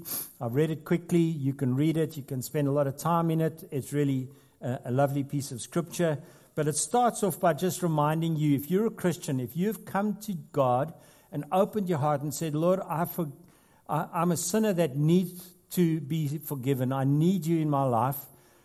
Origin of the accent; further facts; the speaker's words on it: South Africa; now in Australia; I'm a South African, which means, well, I'm an Australian South African.